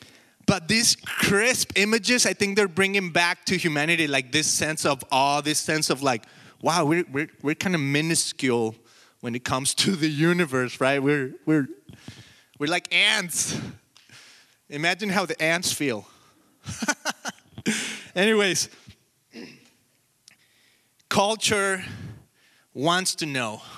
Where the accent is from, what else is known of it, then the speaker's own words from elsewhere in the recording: Mexico; now in United States; So technically, I'm an alien. I'm from Mexico. And I'm an alien in the United States.